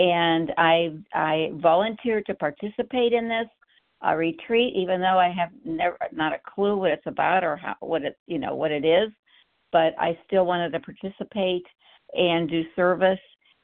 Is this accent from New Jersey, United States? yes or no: no; Ohio, United States; I'm from Ohio.